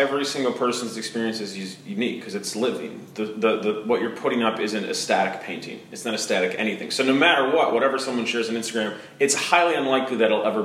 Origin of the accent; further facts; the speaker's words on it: Midwest, United States; I'm from the Midwest, ma'am.